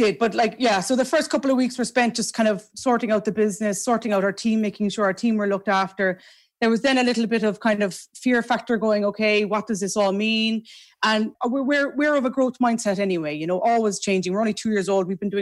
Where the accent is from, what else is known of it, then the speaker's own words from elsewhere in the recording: Macroom, Munster, Ireland; I grew up in Macroom.